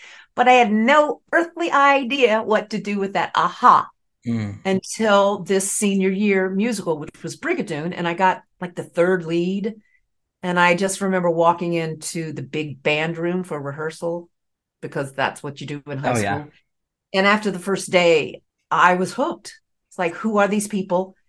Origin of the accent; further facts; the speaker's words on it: Raleigh, North Carolina, United States; I grew up in Raleigh, North Carolina. And right. When I grew up back in, you know, during the Great Depression, there wasn't theater around me to see that I knew of.